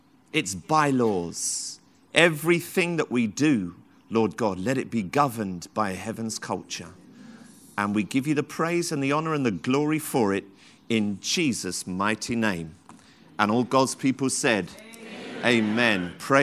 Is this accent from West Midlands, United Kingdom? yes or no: no; Tottenham, London, United Kingdom; Now, I can't do a great Jamaican accent, but I grew up in Tottenham, so that's close enough.